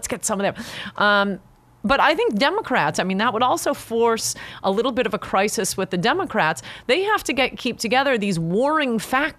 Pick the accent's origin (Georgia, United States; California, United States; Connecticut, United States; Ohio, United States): Connecticut, United States; New Canaan; You could always tell who the richest person was in my hometown of New Canaan, Connecticut by who had the oldest car.